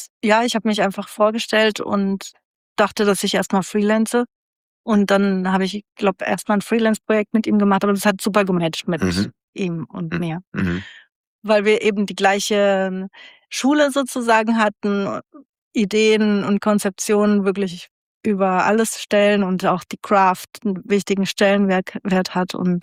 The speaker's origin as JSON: {"language": "German", "town": "Frankfurt", "region": "Hesse", "country": "Germany", "said": "Also als Frankfurterin hat man die Berge jetzt nicht unbedingt so um die Ecke."}